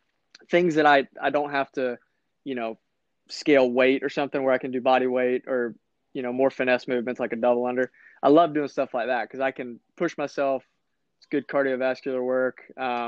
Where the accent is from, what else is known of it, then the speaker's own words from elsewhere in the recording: Florida, United States; but now being a Florida, you know, growing up in Florida, I may have to be a Bucks fan because I like Brady.